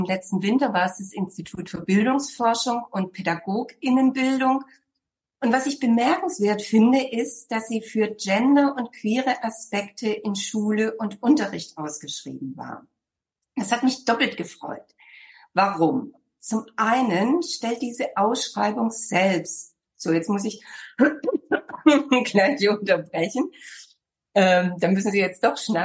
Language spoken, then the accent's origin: German; Southern Germany, Germany; now in Berlin, Germany; ich komme ja aus Süddeutschland und lebe seit über 35 Jahren in Berlin.